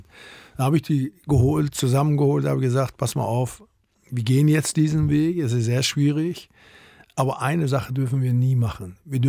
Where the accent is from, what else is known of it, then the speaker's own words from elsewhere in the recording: North Rhine-Westphalia, Germany; ich bin ja im Westfälischen groß geworden, auf dem Land, die Nachkriegsgeneration.